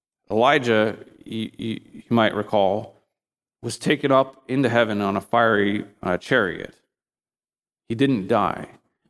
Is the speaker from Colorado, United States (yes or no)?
no; Indiana, United States; I remember being growing up in Indiana during the winter